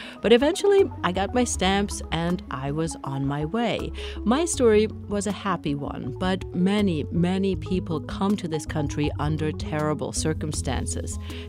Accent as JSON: {"language": "English", "country": "Germany", "moved": "yes", "lives_now": "United States", "said": "Some, like me, come here as immigrants. I will never forget arriving in Philadelphia in the 90s. I came from Germany"}